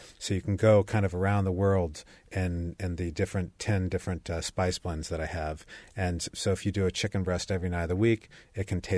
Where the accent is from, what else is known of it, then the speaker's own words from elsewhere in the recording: Indiana, United States; When I was growing up in Indiana, there were still old gravel roads that we would drive down.